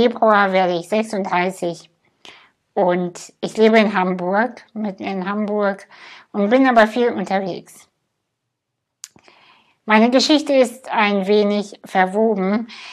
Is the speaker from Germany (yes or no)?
no; Kazakhstan; Ich bin in Kasachstan geboren. In einem Dorf, hinter einem Dorf, hinter einem Dorf, was nicht mal auf Google Maps zu finden ist.